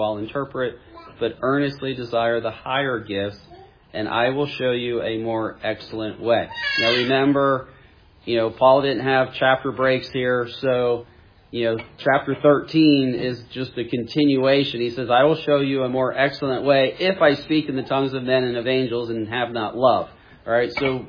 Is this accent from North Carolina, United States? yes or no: yes; Fayetteville, North Carolina, United States; Where are you from, Fayetteville? And they're like, you know, it's like right outside Fort Bragg